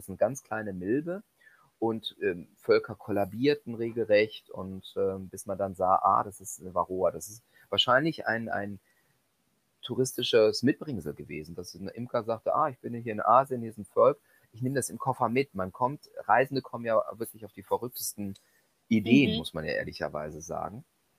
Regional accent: Kerpen, North Rhine-Westphalia, Germany; Also ich bin in Kerpentürnich aufgewachsen, total dörflich. Das ist ein kleines Kaff, 17 Kilometer entfernt von Köln.

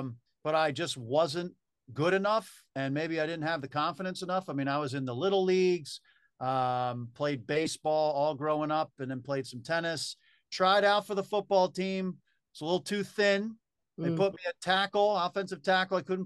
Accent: Wallingford, Pennsylvania, United States; I remember growing up in Delco, and I remember I wanted to get a TV for my room, and I wanted to have a TV like a lot of my other friends.

